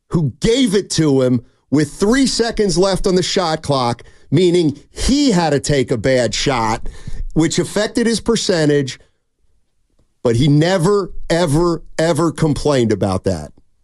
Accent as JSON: {"language": "English", "town": "Philadelphia", "region": "Pennsylvania", "country": "United States", "tie": "born or raised there", "said": "Yeah, it happened in my hometown. Philly, baby."}